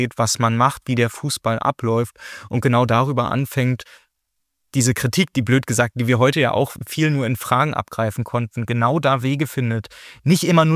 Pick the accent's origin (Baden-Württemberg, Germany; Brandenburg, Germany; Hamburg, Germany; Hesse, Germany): Hesse, Germany; Giessen; entschuldigt ist, aber ich komme ja aus Gießen